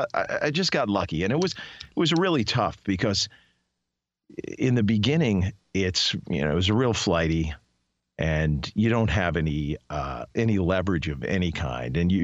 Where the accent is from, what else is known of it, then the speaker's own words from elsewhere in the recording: New York, United States; In radio, I was pretty driven when I was growing up in New York.